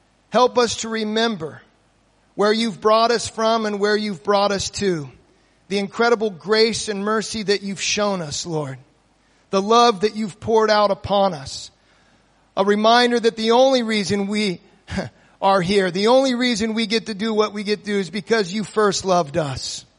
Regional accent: Harrisonburg, Virginia, United States; I am from Harrisonburg, Virginia, Horizon Christian Fellowship.

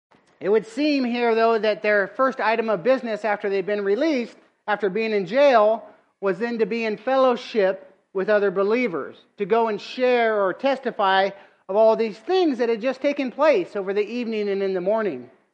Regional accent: West Coast, United States; For you East Coast people, I don't know, I'm from the West Coast.

